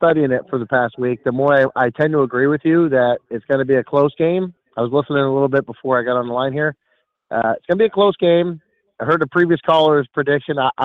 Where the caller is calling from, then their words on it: Tatamy, Pennsylvania, United States; from Tatami.